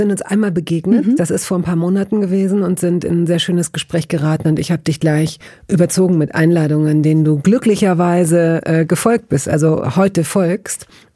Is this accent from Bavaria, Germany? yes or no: no; Hanover, Lower Saxony, Germany; in Hannover, wo ich aufgewachsen bin